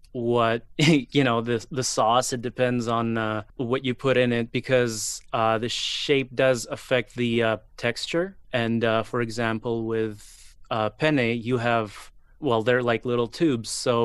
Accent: Ukraine; So I grew up, my childhood, I grew up in Ukraine, and in my kindergarten

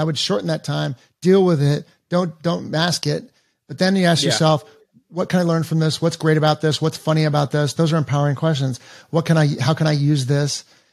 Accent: Encino, California, United States; now in Austin, United States; Cause like I'm from Encino. Four people from Encino moved out here to Austin, Texas, that I grew up with, like a mile from my house.

